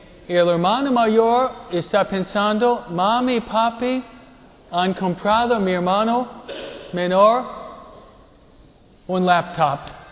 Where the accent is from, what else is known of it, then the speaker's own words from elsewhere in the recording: Michigan, United States; born there; Pero yo nací en Michigan, ¿eh?